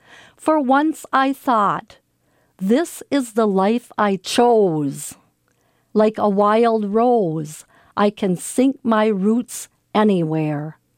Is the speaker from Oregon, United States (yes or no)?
no; Brainerd, Minnesota, United States; I'm from Brainerd, Minnesota